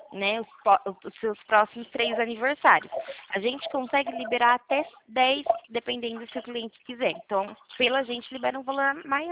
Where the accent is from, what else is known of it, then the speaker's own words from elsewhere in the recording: São Paulo, Brazil; Eu sou de São Paulo